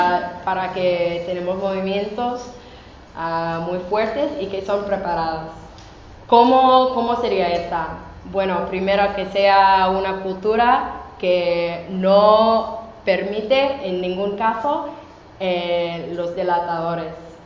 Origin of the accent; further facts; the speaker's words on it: Kalamazoo, Michigan, United States; Spanish is a second language; Uno acabó de cumplir la universidad en Kalamazoo, en la misma ciudad de donde soy